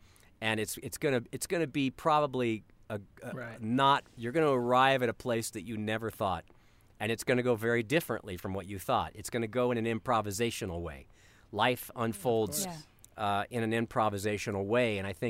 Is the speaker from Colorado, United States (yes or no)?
yes; Colorado, United States; I thought that was a hobby because I grew up in Colorado.